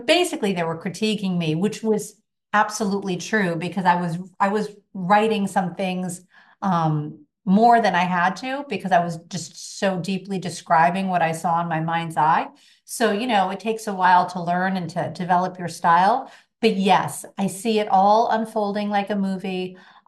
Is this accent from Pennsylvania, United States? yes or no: no; Boston, Massachusetts, United States; I'm from the Boston area.